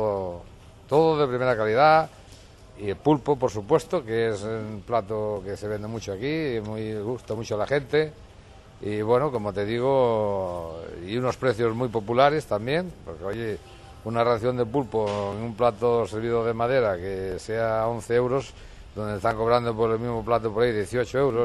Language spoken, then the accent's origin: Spanish; Lugo, Galicia, Spain; venida de mi tierra, de Lugo, y con la carne va mejor el mencía que el albariño